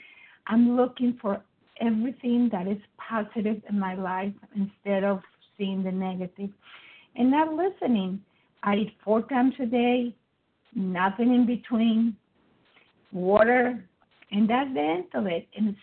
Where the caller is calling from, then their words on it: Georgia, United States; from Georgia.